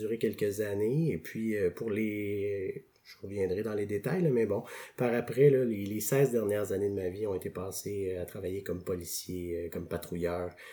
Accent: Quebec, Canada; also born or lived in Chicoutimi; je suis né sur la rive sud de Montréal. Puis quand j'étais très jeune, mon père travaillait pour Bell Canada. Et puis notre famille s'est promenée beaucoup. Donc on a habité à différents endroits, là, à Québec

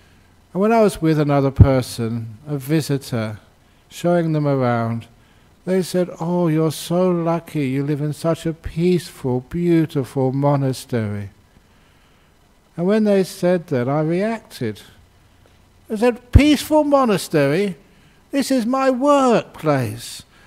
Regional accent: Perth, Western Australia, Australia

